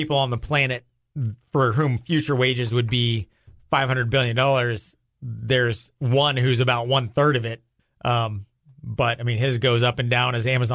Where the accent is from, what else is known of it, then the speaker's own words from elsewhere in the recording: Newport Beach, California, United States; The company was headquartered out of my hometown, Newport Beach, California.